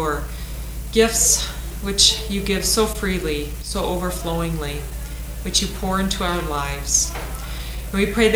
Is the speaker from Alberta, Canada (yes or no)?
yes; Camrose, Alberta, Canada; And we're from Camrose, Alberta.